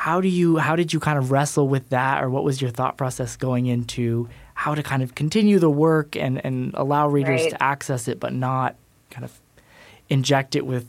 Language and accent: English; Massachusetts, United States; I mean, I'm from the North, grew up in Massachusetts.